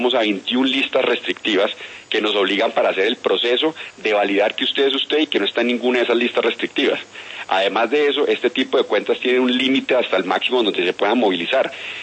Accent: Colombia; No solamente aquí en Colombia, sino que también exportamos gota a gota nosotros, los colombianos

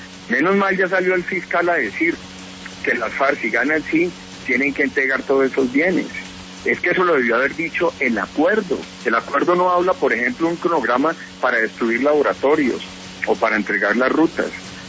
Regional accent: Colombia; Somos los colombianos los que tenemos que tener la capacidad y votar por él.

